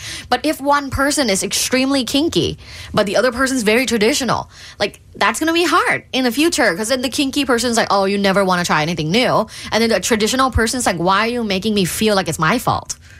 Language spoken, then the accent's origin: English; Thailand; now in United States; Like, I'm from Thailand. We don't have Christmas.